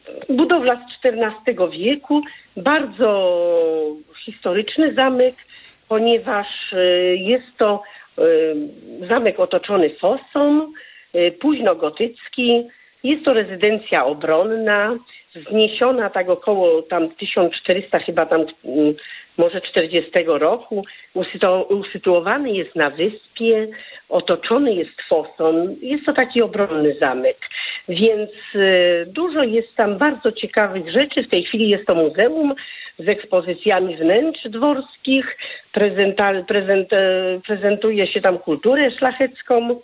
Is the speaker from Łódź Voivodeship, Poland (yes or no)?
yes; Łódź Voivodeship, Poland; bo ja jestem z okolic Kutna